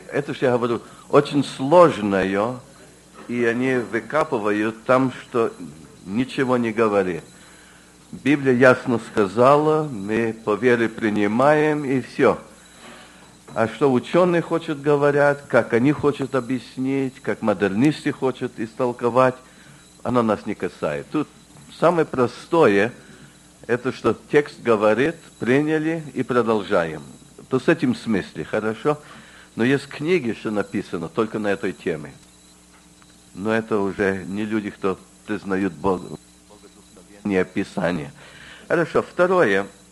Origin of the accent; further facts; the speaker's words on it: Canada; Потому что я вырос в Канаде.